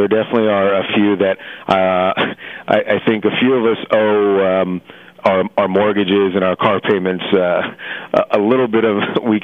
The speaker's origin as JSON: {"language": "English", "region": "New York", "country": "United States", "said": "Now, I'm originally from New York"}